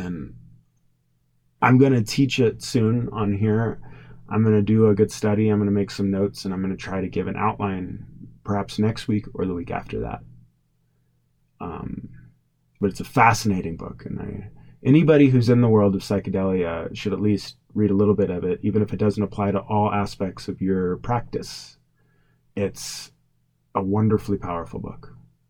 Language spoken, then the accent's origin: English; United States; You know, there's places that are a lot harsher than my home country of America.